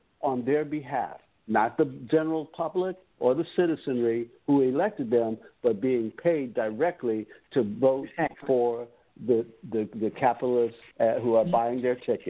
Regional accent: Washington, District of Columbia, United States; one of the things I got to say about growing up in Washington, D.C., I've been through Presidents Eisenhower through now.

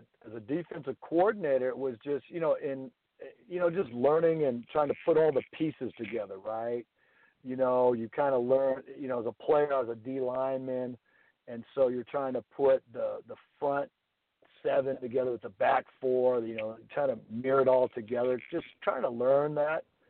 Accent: San Diego, California, United States; I grew up in San Diego, California, home of the Kearney Comets, where I went to school

